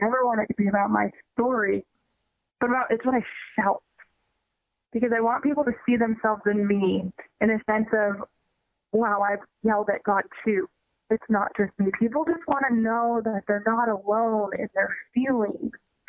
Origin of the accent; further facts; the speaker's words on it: East Coast, United States; he knew I was from the East Coast